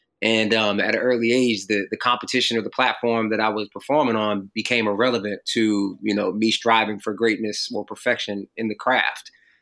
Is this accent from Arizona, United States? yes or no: no; North Carolina, United States; also born or lived in Jamaica, Queens, New York; I moved to North Carolina when I was six from Jamaica, Queens, New York.